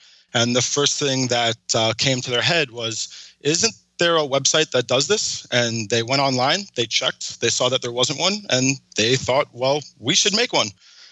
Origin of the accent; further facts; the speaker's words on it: New York, United States; Plus, I'm also from New York, so I'm a Giants fan at heart.